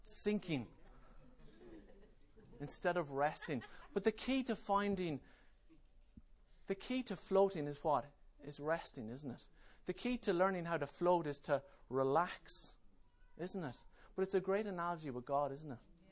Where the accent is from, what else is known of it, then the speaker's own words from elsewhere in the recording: Kildare, Ireland; I grew up on the Curragh Camp, which is obviously in County Kildare.